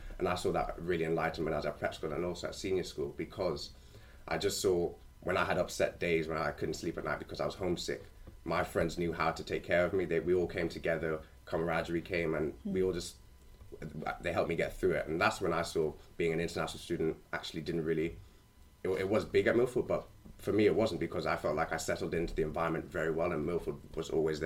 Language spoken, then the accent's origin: English; Germany; also born or lived in United Arab Emirates; now in United Kingdom; I grew up in Germany, then I moved to Dubai, and now I live in the UK